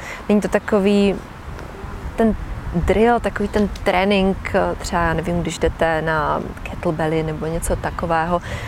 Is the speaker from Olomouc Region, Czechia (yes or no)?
no; Ostrava, Moravian-Silesian Region, Czechia; Jsem z Ostravy, tak jsem trochu ráznější.